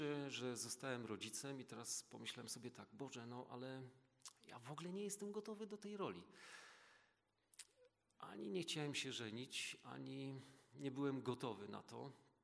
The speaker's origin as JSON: {"language": "Polish", "town": "Wisła", "region": "Silesian Voivodeship", "country": "Poland", "said": "pochodzę z Wisły, on wiązał z tym takie nadzieje. To taka malutka mieścinka, malutka społeczność, tam wszyscy się znali."}